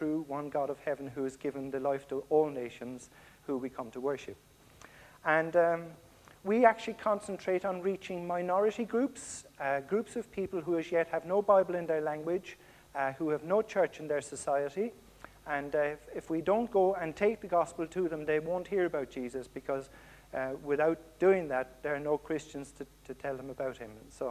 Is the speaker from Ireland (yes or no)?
yes; Ireland; moved away as an adult; And I'm an Irish immigrant, if you want to strictly say. I've lived over here for over 35 years, which is well over half my life.